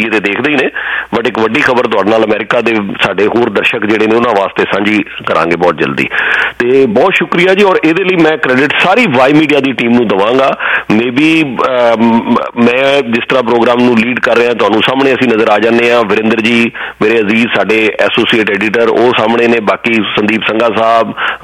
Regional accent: Punjab, India; ਮੈਂ ਤੇ ਪੰਜਾਬ ਅਸੀਂ ਉੱਥੇ ਜੰਮੇ ਪਲੇ ਹਾਂ ਤੁਸੀਂ ਵੀ ਸਾਰੇ ਪੰਜਾਬ ਹੀ ਆਪਾਂ ਜ਼ਿਆਦਾਤਰ ਜੰਮੇ ਪਲੇ ਹਾਂ ਸਾਰੇ ਪੰਜਾਬ ਦੇ ਵਿੱਚ

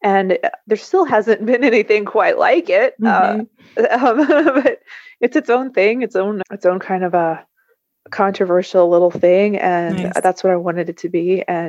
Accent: Kentucky, United States; No, I've stayed in my hometown in Kentucky, and it's been much better for me.

